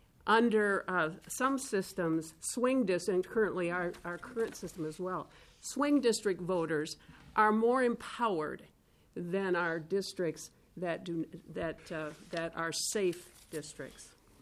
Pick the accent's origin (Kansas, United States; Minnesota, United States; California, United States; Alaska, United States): Minnesota, United States; My name is … I am from Fairvote, Minnesota.